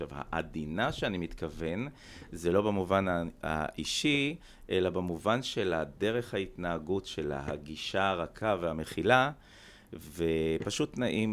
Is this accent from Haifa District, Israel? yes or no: yes; Kiryat Ata, Haifa District, Israel; אני גדלתי בקריית אתא, עיר מדהימה. אפילו בילדות שלי נקראה כפר אתא, כי לא היו בה מספיק תושבים.